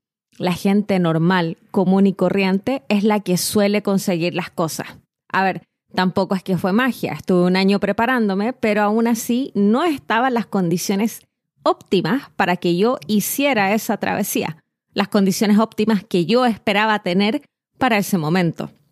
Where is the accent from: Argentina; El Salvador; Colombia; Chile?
Chile; soy chilena